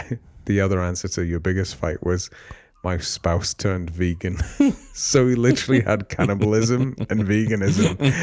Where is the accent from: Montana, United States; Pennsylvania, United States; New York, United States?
Montana, United States; Libby; I'm from Libby.